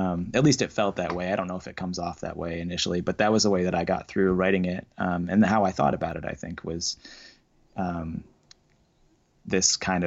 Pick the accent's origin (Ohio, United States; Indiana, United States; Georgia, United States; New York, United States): Indiana, United States; which is where I'm from. I'm from Indiana.